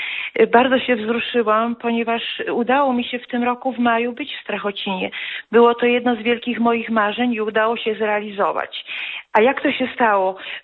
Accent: Tarnów, Lesser Poland, Poland; ja jestem z Mościc, tutaj z Tarnowa Zachodniego i nasza parafia to jest Królowej Polski

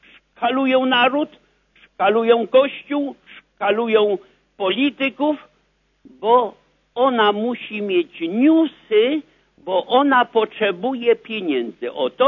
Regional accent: Mielec, Subcarpathian Voivodeship, Poland; Pozdrawiam przede wszystkim moje rodzinne strony Mielec, Gawuszowice.

